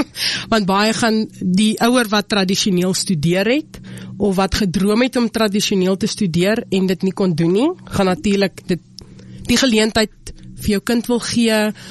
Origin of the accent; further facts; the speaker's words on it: Stampriet, Hardap, Namibia; moved away as an adult; ek is gebore in Stampriet of in Mariental Stampriet area groot geword, gematrikuleer by Almatan